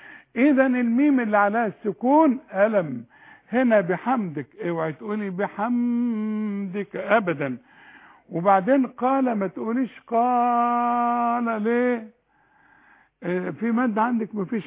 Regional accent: Sharqia Governorate, Egypt; انا بخاف اقول من الشرقية يقولون انت بعت القطر، وما بريح روحي بقول لهم انا من مصر

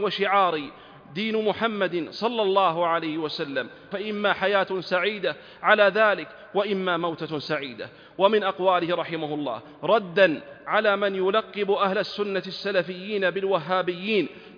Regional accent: Saudi Arabia; فإننا نرى ذلك واقعاً محسوساً في بلادنا المملكة العربية السعودية حرسها الله

